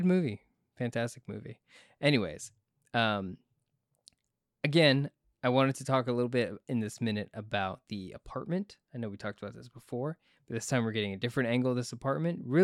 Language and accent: English; Miami, Florida, United States; I don't know about you, but in Orlando, but growing up in Miami, it was like this, and all porcelain was like pink.